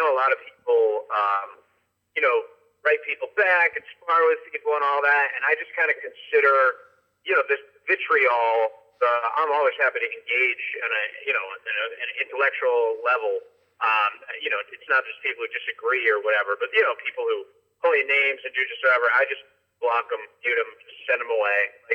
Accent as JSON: {"language": "English", "region": "Massachusetts", "country": "United States", "lives_now": "Boston, United States", "said": "I live in Boston, I should say. Brian's from Boston. I'm from Western Mass, and I think we both have a little bit similar personalities."}